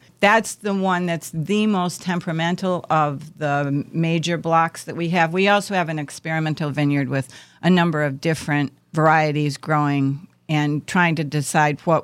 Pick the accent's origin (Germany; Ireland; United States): Ireland; I'm Irish.